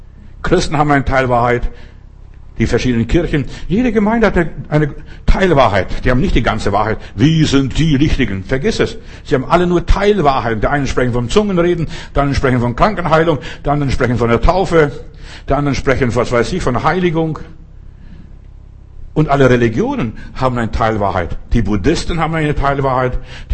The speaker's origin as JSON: {"language": "German", "country": "Russia", "said": "Bei uns in Russland hat man einen Witz gemacht."}